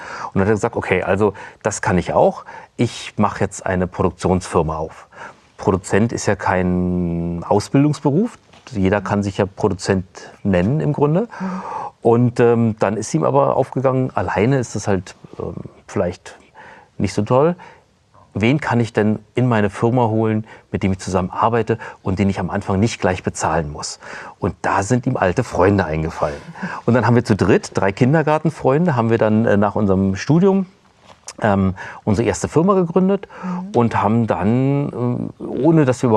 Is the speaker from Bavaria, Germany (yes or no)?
no; Berlin, Germany; Ich bin gebürtiger Berliner, bin hier groß geworden in Tempelhof, damals noch West-Berlin, habe hier studiert, Geschichte